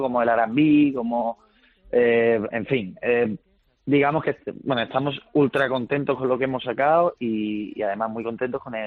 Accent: Málaga, Andalusia, Spain; al final nos juntamos, somos malagueños y hemos hecho muchas migas

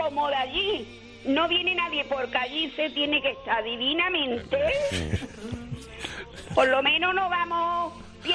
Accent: Seville, Andalusia, Spain; now in Valencina de la Concepción, Spain; Yo soy de Triana pura.

